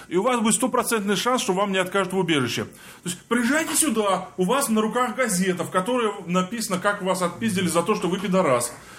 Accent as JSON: {"language": "Russian", "country": "Germany", "tie": "born or raised there", "also_born_or_lived": "Poland", "said": "Родился в Польше, в школу пошел в Германии."}